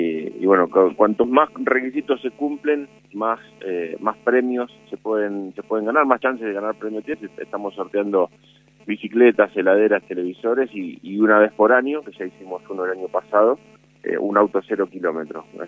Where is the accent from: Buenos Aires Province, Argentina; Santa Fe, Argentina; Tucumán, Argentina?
Buenos Aires Province, Argentina; Olavarría; ser intendente de la ciudad donde naciste, donde te desarrollaste, donde volviste a formar tu familia, es el mejor trabajo del mundo